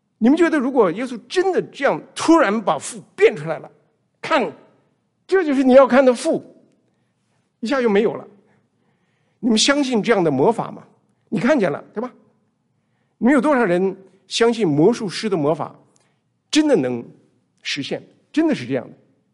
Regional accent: Hohhot, Inner Mongolia, China; also born or lived in Qingdao; 我读大学的时候在中国的青岛，但是我们是在内蒙古呼和浩特长大的嘛。

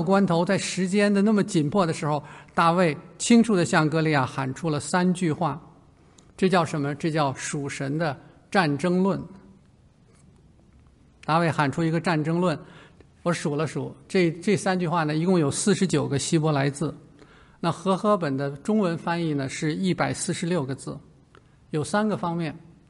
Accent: Beijing, China; 我们北京人讲话叫崩弓子哈

